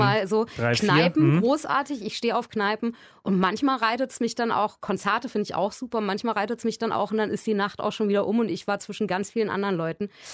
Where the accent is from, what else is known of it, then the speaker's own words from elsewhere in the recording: Berlin, Germany; also ich bin ja aus Berlin und habe meine Teenagerzeit und die Twenzeit und alles hier verbracht. Ich habe nie woanders gelebt.